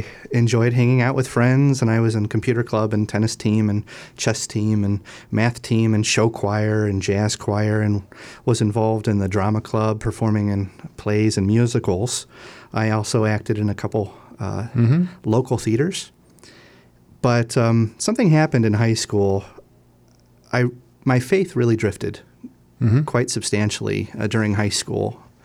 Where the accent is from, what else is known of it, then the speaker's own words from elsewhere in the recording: Madison, Ohio, United States; Well, like you said, I grew up in Madison, Ohio, which is the furthest northeast edge of the Diocese of Cleveland.